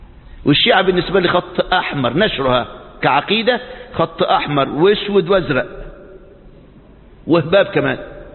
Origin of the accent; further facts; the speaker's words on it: Egypt; العراق ما فيهاش كم العلماء الموجود عندنا في مصر